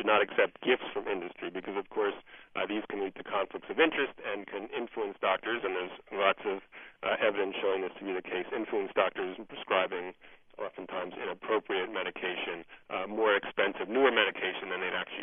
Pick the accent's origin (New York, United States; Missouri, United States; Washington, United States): New York, United States; New York City; I'm from New York City.